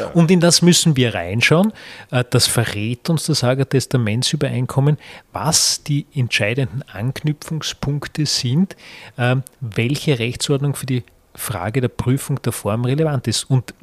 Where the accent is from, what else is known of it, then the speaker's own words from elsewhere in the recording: Austria; wie bei uns in Österreich jetzt jüngst